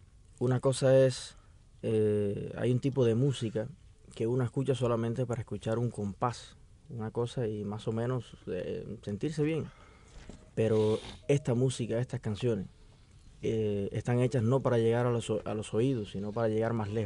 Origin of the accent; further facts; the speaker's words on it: Puerto Padre, Las Tunas, Cuba; Luego busqué su música, la llevé a mi pueblo, allá a Puerto Padres